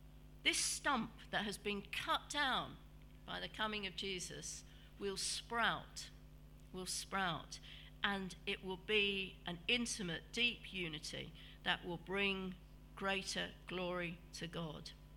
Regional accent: United Kingdom; Yet we always think, don't we, as British people, of us going to them.

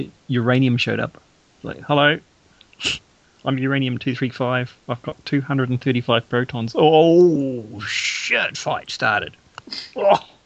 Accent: North Island, New Zealand; born there; now in South Island, New Zealand; I was born in the North Island.

